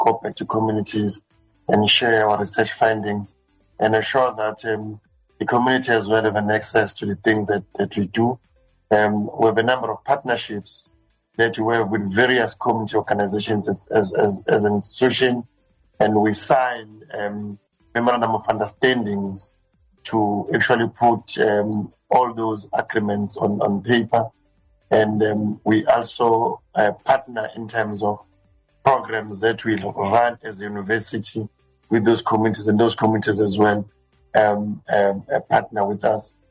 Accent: KwaZulu-Natal, South Africa; I grew up in Mbombole and Redwe, and those are two rural areas.

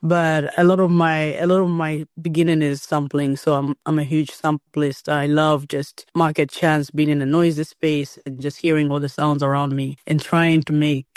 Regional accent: Malawi; Also growing up in Malawi, where, you know, an artist's career, there isn't a lot of promise with our economy.

